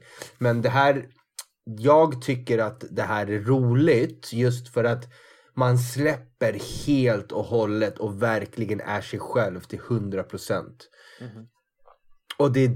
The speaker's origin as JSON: {"language": "Swedish", "country": "Pakistan", "lives_now": "Sweden", "said": "Jag är från Pakistan själv."}